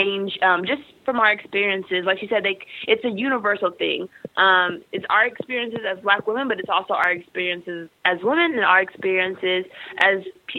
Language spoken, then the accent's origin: English; Dallas, Texas, United States; I grew up in Dallas, and suburbs of Dallas.